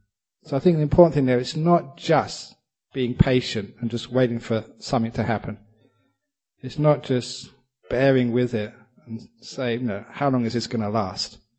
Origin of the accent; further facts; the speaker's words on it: England, United Kingdom; born there; I am a monk. I was born in England. I'm 56 and a bit years old.